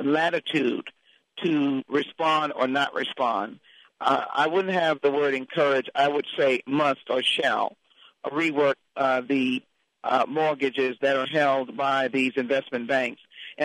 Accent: Texas, United States; I come from Texas, the Gulf region, where we saw the oil bust, thought we'd never come out of it.

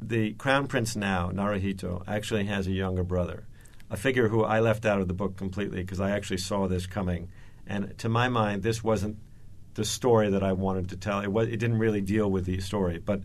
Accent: United States; I, of course, being American, think that this might be good for sales.

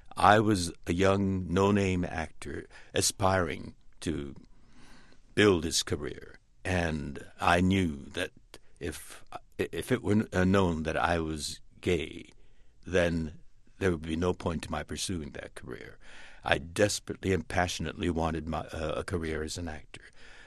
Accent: United States; I grew up imprisoned in American barbed wire prison camps simply because Japanese Americans, American citizens of Japanese ancestry, happened to look like the people that bombed Pearl Harbor.

